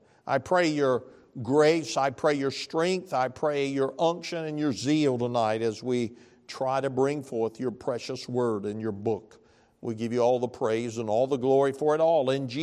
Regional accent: Hazen, Arkansas, United States; I said, "I'm from Hazen."

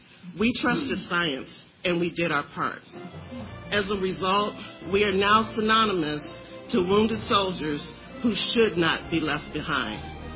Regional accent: Michigan, United States; I'm from Michigan.

